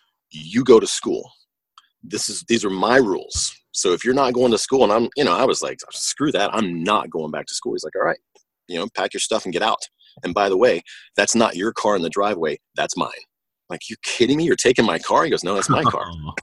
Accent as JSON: {"language": "English", "town": "Atlanta", "region": "Georgia", "country": "United States", "tie": "born or raised there", "said": "I grew up in Atlanta, and I was very blessed to play with a lot of great musicians."}